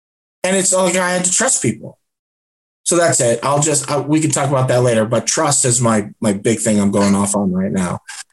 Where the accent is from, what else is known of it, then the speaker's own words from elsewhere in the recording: Chicago, Illinois, United States; moved away as an adult; now in Utah, United States; And I've been in Utah since 2001. I was born in the Midwest. I'm at heart Chicagoan.